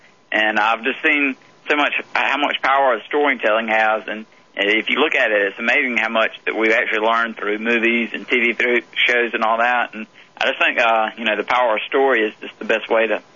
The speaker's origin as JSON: {"language": "English", "town": "Atlanta", "region": "Georgia", "country": "United States", "tie": "born or raised there", "said": "I grew up here in the Atlanta area"}